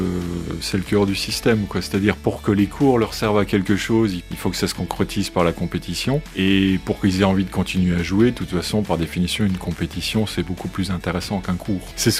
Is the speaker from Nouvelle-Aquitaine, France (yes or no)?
no; Grand Est, France; Moi, je travaille dans le canton du Jura, mais surtout en Alsace, puisque je suis alsacien.